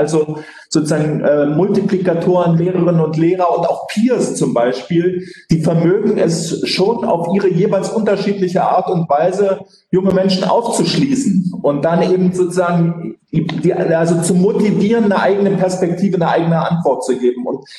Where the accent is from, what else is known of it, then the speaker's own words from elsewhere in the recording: Germany; wenn wir als Deutsche, Geraldine Schwarz hat es vorhin angesprochen, das Thema Europa thematisieren, dann haben wir unsere Narrative, die wir besonders stark machen.